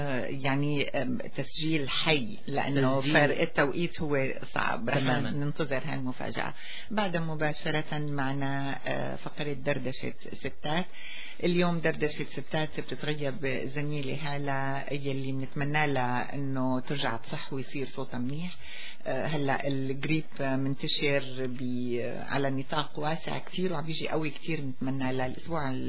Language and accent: Arabic; Syria; بلدنا سوريا